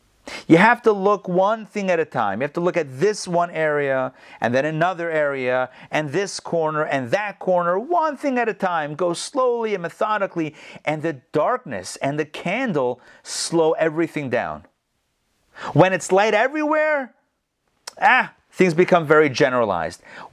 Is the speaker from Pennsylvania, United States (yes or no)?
yes; Pittsburgh, Pennsylvania, United States; I was young, living in Pittsburgh, growing up in Pittsburgh.